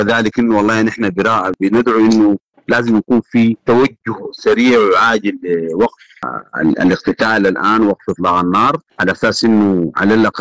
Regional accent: Sudan; وانه كلنا كسودانيين عارفين مدى اهميه الاتصالات

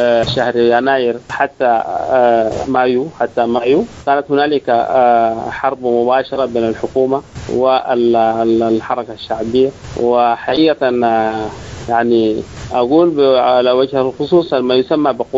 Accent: Sudan; هنالك مناطق برمتها في السودان، عندنا في دارفور وجبال النوبة والنيل الأزرق

